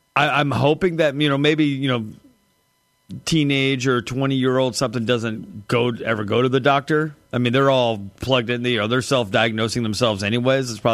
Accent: United States; maybe it's just because we're American and we probably have parrot defense.

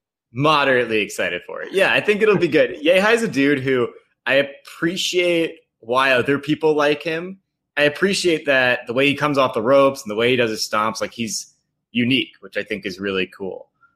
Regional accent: Port Jefferson, New York, United States; he's from like the town over from me on Long Island. And so I just, he's from Mount Sinai. I'm from Port Jefferson.

